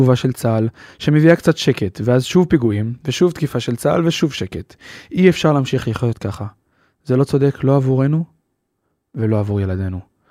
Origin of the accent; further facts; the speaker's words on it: Jerusalem, Jerusalem District, Israel; והפעם אנחנו נשארים בירושלים בשכונת קריית יובל, השכונה שבה נולדתי ובה גדלתי.